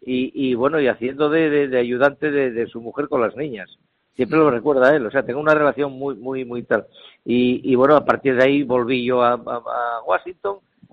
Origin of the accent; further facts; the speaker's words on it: Asturias, Spain; lo que somos los asturianos